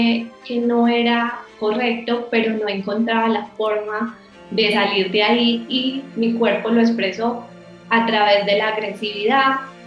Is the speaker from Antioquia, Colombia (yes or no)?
yes; Medellín, Antioquia, Colombia; soy de Medellín, Colombia. Toda mi vida he estado pues acá en Medellín, tengo 30 años.